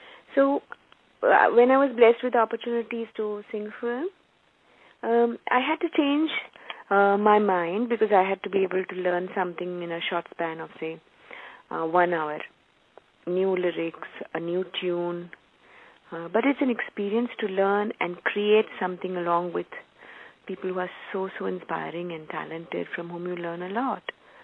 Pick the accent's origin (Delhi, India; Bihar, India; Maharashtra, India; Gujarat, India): Maharashtra, India; Mumbai; also born or lived in Kolkata; now in Chennai, India; The reason being, I was born in Calcutta. And when I was young, a few years old, I came to Bombay. And then I now live in Chennai.